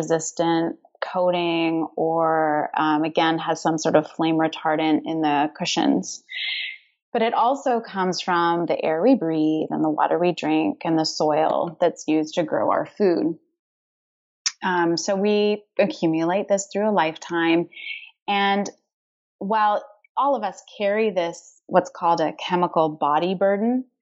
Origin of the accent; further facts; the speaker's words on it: Canada; I did a master's degree at the University of Alberta, so I'm Canadian, and then I moved on to do a PhD at the University of Toronto